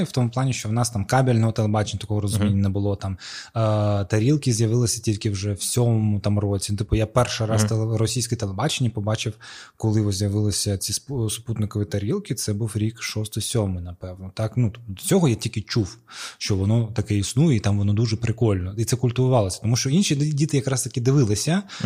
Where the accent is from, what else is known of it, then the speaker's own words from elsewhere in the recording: Crimea, Ukraine; по-перше, там ми кримські татари, б, ми за Ющенка.